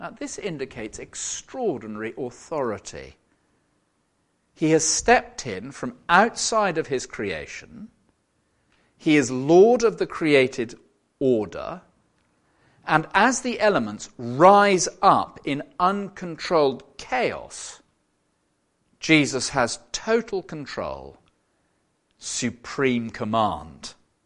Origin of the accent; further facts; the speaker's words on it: South West England, United Kingdom; I come from the West Country. We sometimes head down to go surfing.